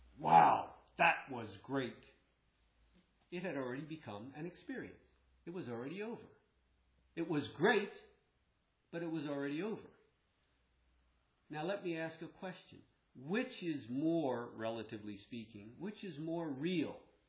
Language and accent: English; United States; I'm an American. I don't even have a car, but I am an American.